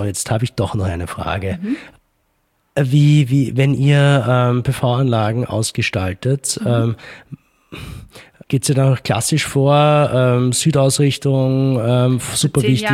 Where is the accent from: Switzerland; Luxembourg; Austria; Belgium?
Austria; Ebensee, Upper Austria; Dort, wo ich herkomme, in Ebensee